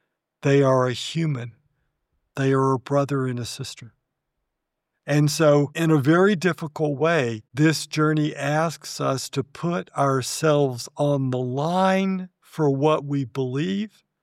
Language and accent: English; Alabama, United States; I grew up in Alabama in the 50s. I was a Lebanese descendant. My parents came from Lebanon to the United States as children.